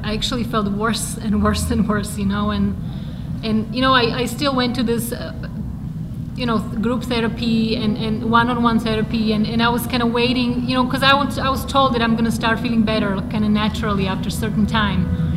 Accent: Slovakia; I'm from Slovakia, which is a tiny, tiny country in the middle of Europe. We don't like to admit it, but we're in Eastern Europe. So, Central Europe it is.

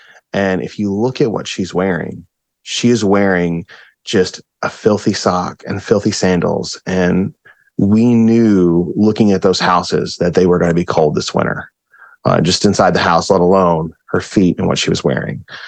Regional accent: Kentucky, United States; And even though I grew up in Kentucky and my family thinks I'm adventurous for being in Alaska, California, and all this stuff, going overseas sounds a little crazy for the way I grew up.

